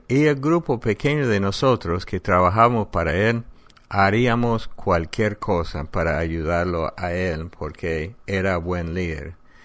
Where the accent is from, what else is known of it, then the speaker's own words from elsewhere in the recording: United States; Spanish is a second language; En mi país, Estados Unidos, hay un día nacional de oración en Washington